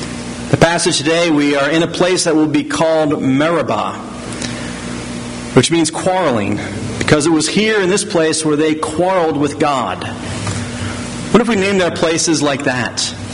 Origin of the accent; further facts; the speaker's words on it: Pennsylvania, United States; The place where I grew up in West Mount Airy was developed about the turn of the 20th century, about 1900.